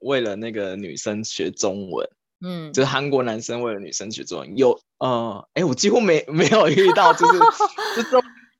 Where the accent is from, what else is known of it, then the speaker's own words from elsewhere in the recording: Taiwan; 我就是台湾人